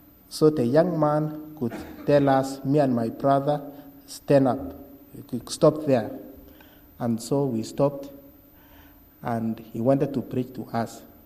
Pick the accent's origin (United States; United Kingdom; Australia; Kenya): Kenya; I come from Kenya, and in my family, I was born in a family of 10